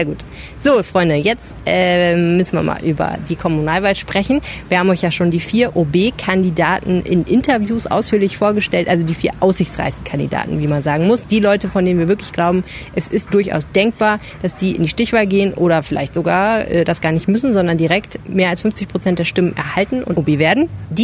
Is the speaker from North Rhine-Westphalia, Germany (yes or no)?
yes; Düsseldorf, North Rhine-Westphalia, Germany